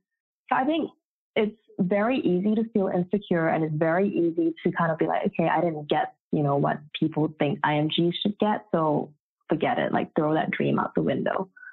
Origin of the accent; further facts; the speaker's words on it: Perth, Western Australia, Australia; also born or lived in Malaysia; So yeah, I'm Aussie. I am from Australia, from Western Australia, a town called Perth.